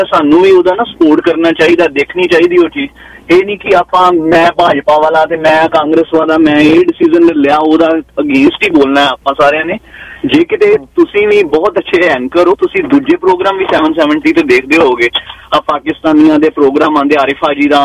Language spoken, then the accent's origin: Punjabi; Tarn Taran, Punjab, India; ਮੈਂ ਪੰਜਾਬ ਦੇ ਪਿੰਡ ਤੋਂ ਮਾਝੇ ਤੋਂ ਬਿਲੋਂਗ ਕਰਦਾ, ਮੈਂ ਤਰਨ ਤਾਰਨ ਡਿਸਟ੍ਰਿਕਟ ਪਿੰਡ ਮੱਲੇ ਤੋਂ ਬਿਲੋਂਗ ਕਰਦਾ ਭਾਈ ਸਾਹਿਬ, ਤੇ ਮੈਂ ਵੀ ਤਰਨ ਤਾਰਨ ਉਸ ਜਗ੍ਹਾ ਤੋਂ ਬਿਲੋਂਗ ਕਰਦਾ ਜਿੱਥੇ ਅੱਤਵਾਦ ਦਾ ਗੜ ਸੀ।